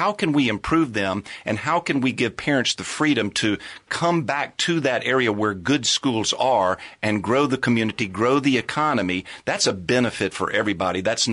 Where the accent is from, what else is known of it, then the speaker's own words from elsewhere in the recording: Durham, North Carolina, United States; I grew up in the Durham public schools.